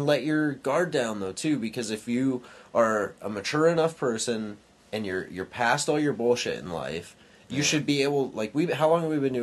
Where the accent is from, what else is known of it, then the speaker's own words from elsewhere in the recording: California, United States; because of nervousness or whatever it may be, being a Californian.